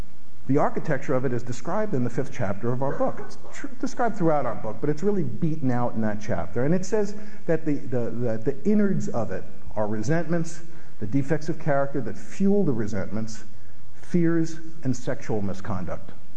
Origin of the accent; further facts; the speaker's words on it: New York City, New York, United States; I grew up in the Bronx in New York City.